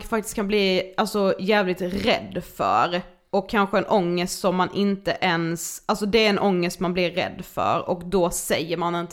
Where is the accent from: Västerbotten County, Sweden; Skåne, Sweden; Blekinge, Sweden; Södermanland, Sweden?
Blekinge, Sweden; Karlshamn; now in Stockholm, Sweden; varje gång jag är hemma i Karlshamn som ju vi är nu